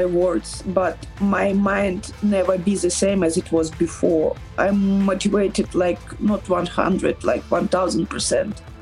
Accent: Ukraine; English is a second language; I'm proud to be Ukrainian. I'm proud to be that I'm from Ukraine

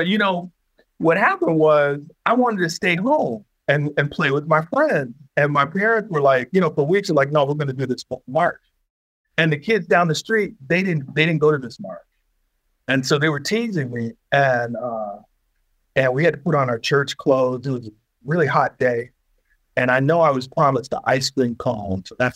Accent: Detroit, Michigan, United States; I'm from Detroit, born and raised. I went to many Lions games.

